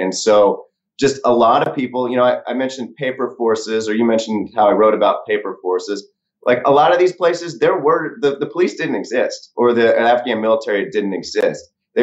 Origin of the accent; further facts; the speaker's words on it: Missouri, United States; Well, you know, I'm from Missouri. I came back from Iraq in 2009. And I go to my old neighborhood to visit, and I see the first house I ever lived in is bulldozed down.